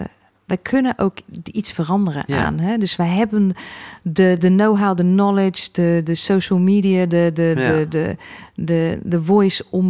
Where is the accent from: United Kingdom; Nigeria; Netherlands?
United Kingdom; England; Dus ik ben in Engeland geboren en opgegroeid.